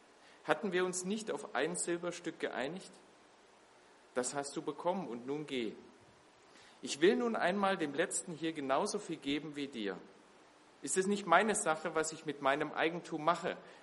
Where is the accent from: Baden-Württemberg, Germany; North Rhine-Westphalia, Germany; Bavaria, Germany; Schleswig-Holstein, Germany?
Baden-Württemberg, Germany; Ich bin Schwabe, das hört man wahrscheinlich auch.